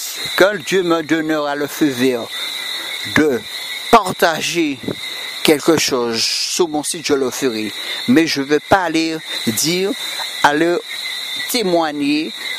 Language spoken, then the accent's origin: French; Martinique; je viens de la Martinique